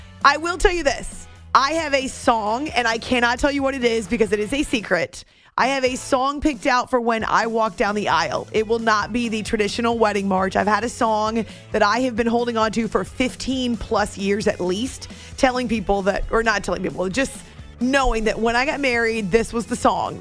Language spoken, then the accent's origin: English; New England, United States; But also as a kid growing up in New England